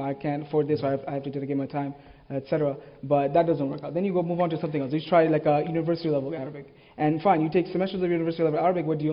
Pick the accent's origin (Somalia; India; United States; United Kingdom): India; English is a second language; The subcontinent, India.